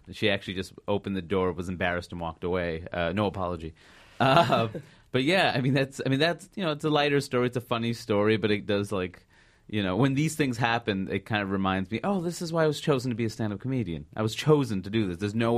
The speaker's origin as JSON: {"language": "English", "town": "Queens", "region": "New York", "country": "United States", "tie": "born or raised there", "said": "landed at LaGuardia Airport, and I grew up in Queens."}